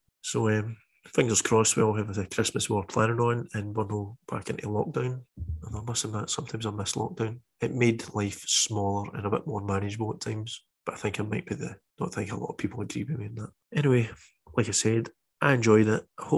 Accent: Blantyre, Scotland, United Kingdom; I'm coming from the Blantyre Free State.

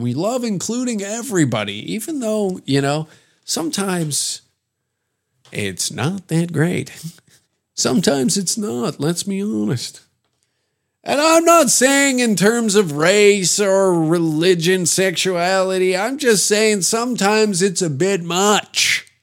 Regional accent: Canada; We really lean into that sort of lumberjack, I'm from the Great White North idea, but things have changed since then

